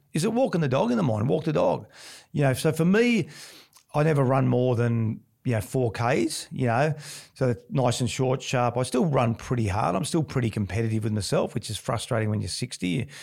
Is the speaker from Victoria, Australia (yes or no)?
yes; Melbourne, Victoria, Australia; when I was growing up in Melbourne